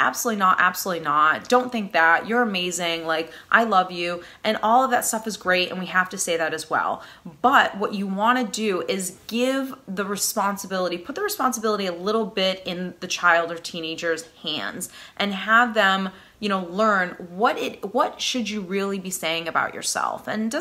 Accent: Boston, Massachusetts, United States; accent: Boston; I'm from New England, I'm from Boston, and I'm just thankful that my accent isn't as bad as it could possibly be.

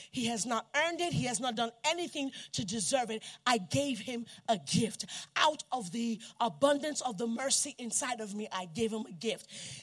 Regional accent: New York, United States; And they do it in New York too. I'm from New York.

